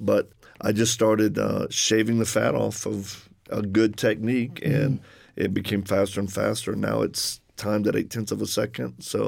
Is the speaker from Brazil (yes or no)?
no; Louisiana, United States; accent: Cajun; I'm from Louisiana originally. So if people detect an accent, that's the Cajun one.